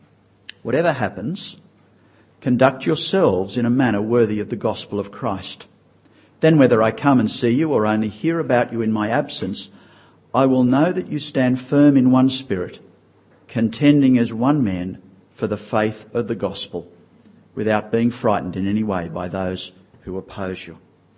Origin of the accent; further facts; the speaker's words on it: Port Macquarie, New South Wales, Australia; When I was 17, I grew up in Port Macquarie